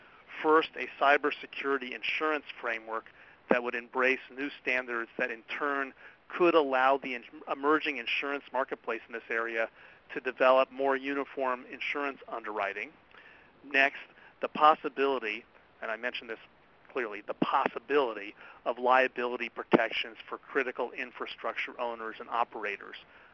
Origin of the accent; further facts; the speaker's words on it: Washington, District of Columbia, United States; I am looking eastward for me, westward for you, to my hometown of Washington